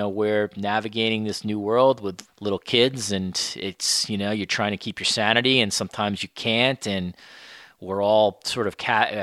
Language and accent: English; United States; now in Canada; I'm very happy to be in Canada, to be honest. That's, you know, I am an American and I will always wish the best for my country. I don't intend to give up my American passport